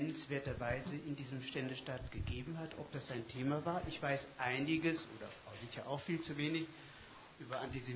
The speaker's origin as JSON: {"language": "German", "country": "Germany", "moved": "yes", "lives_now": "Linz, Austria", "said": "Sie hören an meiner Sprache, ich komme aus Deutschland. Ich lebe aber 20 Jahre in Linz."}